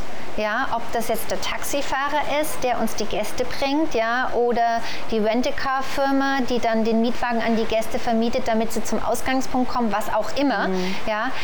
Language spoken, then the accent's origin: German; Germany; moved away as an adult; Und wir hatten ja vorhin schon gesagt, ja, wir sind Deutsche, wir sind auch hier Ausländer.